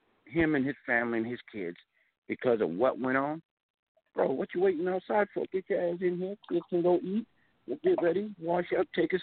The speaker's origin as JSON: {"language": "English", "country": "United States", "said": "But remember, we've been, as an American, we've been through a lot more worse, and we've always bounced back stronger and better than ever."}